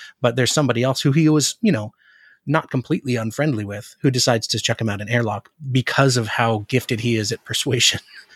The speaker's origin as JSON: {"language": "English", "town": "Anchorage", "region": "Alaska", "country": "United States", "said": "I'm from Alaska. I'm from Anchorage."}